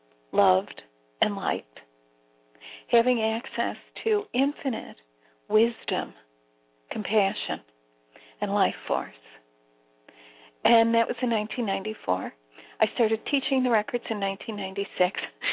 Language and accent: English; Chicago, Illinois, United States; Listen, I'm from Chicago.